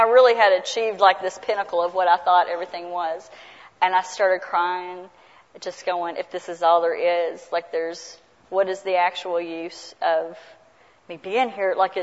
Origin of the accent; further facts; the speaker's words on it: Mount Sterling, Kentucky, United States; I don't know if y'all know, but you can probably hear it on me. I'm from Mount Sterling.